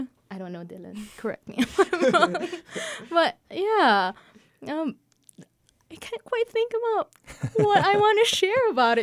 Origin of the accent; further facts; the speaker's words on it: Biñan, Calabarzon, Philippines; So I was in the Philippines most of my life. I grew up in Manila, well, south of Manila, in Binyan Laguna, which is a province down south. I grew up there with a big family.